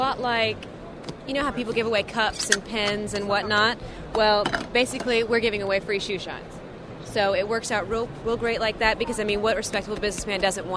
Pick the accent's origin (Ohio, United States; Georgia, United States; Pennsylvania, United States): Georgia, United States; Atlanta; now in North Carolina, United States; Okay, well, I am from Atlanta, Georgia. I live in North Carolina